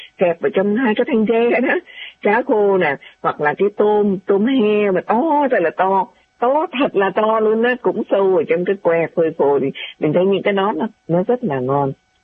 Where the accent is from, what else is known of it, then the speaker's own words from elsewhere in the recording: Ho Chi Minh City, Vietnam; accent: Northern Vietnamese; là gái Sài Gòn, rõ ràng như vậy. Nếu mà nói là người miền nào thì mình là người Sài Gòn, tại vì sinh ra và lớn lên tại Sài Gòn, thành ra là nói tiếng Bắc nhưng mà đều sinh ra và lớn lên tại Sài Gòn